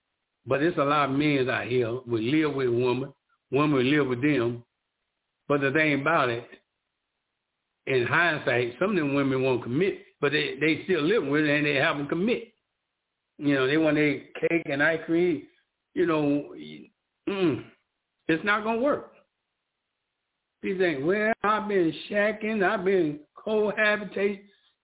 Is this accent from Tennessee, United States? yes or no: yes; Nashville, Tennessee, United States; accent: country; also born or lived in Michigan; now in Texas, United States; I'm from Nashville, Tennessee.